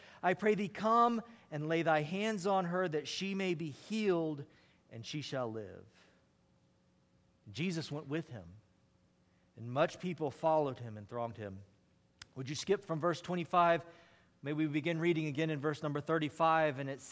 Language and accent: English; Georgia, United States; I grew up in South Georgia, in the deep South